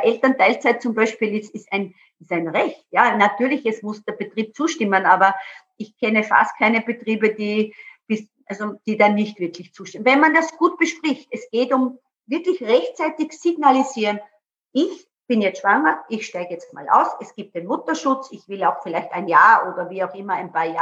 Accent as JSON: {"language": "German", "region": "Burgenland", "country": "Austria", "said": "ich komme ja auch aus dem Burgenland"}